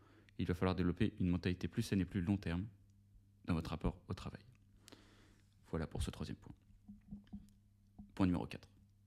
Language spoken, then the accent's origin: French; Versailles, Île-de-France, France; Notamment parce que j'ai grandi à Versailles, et donc Versailles, c'est une ville qui a un lot de caractéristiques très précises